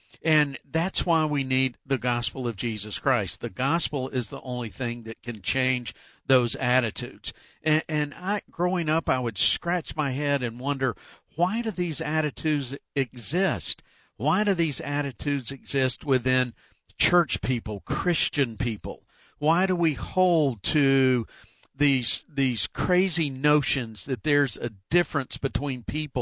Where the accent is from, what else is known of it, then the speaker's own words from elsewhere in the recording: Marietta, Georgia, United States; But I grew up in the Deep South. I'm a Southern boy, grew up in Marietta, Georgia, just outside of Atlanta, Georgia.